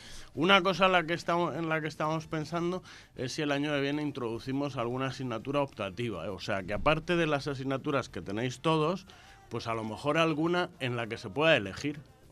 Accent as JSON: {"language": "Spanish", "country": "Spain", "said": "No solo somos españoles, somos también europeos, ¿no?"}